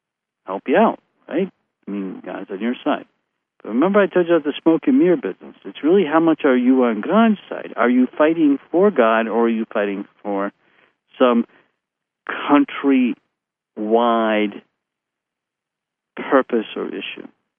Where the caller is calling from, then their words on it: United States; I'm going to use the United States because I'm speaking from the United States.